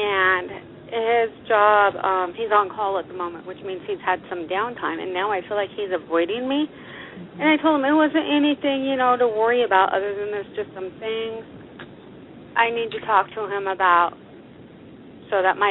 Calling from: Alaska, United States

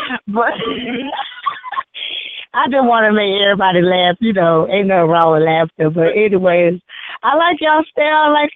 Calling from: Augusta, Georgia, United States; I'm calling out of James Brown Town, Augusta, Georgia.

